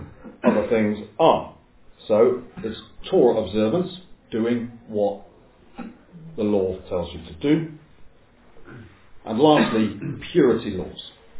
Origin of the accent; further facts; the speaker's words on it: England, United Kingdom; what would be our identity markers as English people, Brits?